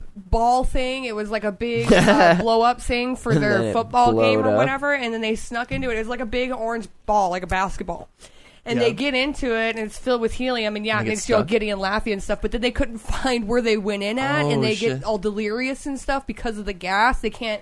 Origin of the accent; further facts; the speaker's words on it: the South, United States; Dude, I'm from the South.